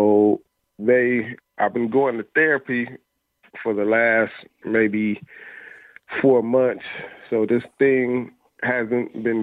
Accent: Los Angeles, California, United States; Grew up here in Los Angeles, and my father worked for the county like for 40 years and then retired.

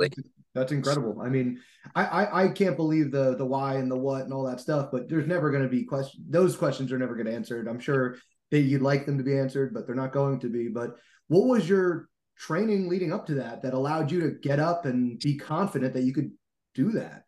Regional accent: New Jersey, United States; now in Pennsylvania, United States; I'm from New Jersey, moved to Pennsylvania

